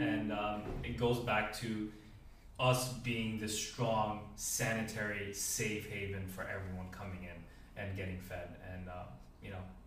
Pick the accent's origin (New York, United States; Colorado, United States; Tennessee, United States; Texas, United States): New York, United States; Brooklyn; Pizza wise, I think obviously Roberta's, but I come from Brooklyn, so L&B Spumoni Gardens would have to take that slot as number one.